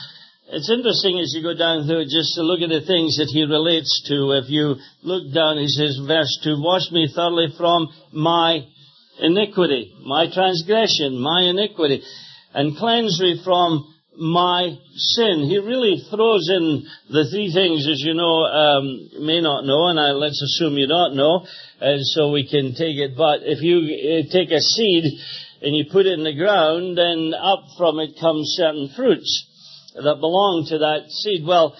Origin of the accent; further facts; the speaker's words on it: Scotland, United Kingdom; now in United States; I remember one day I was in Rhode Island when I came over from Scotland to the States.